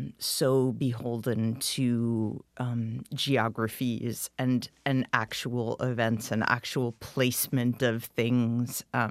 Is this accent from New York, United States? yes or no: yes; New York City, New York, United States; I grew up in New York City, and when I got to Iowa City for grad school